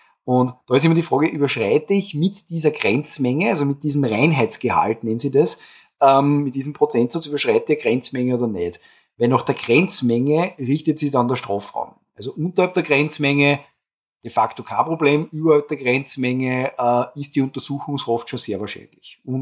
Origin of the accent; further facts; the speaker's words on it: Austria; Bei uns in Österreich